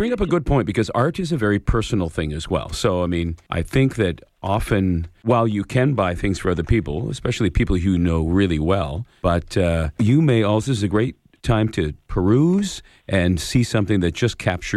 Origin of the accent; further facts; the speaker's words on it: Hamilton, Ontario, Canada; I grew up in the Hamilton area, and these happen in many different areas of the province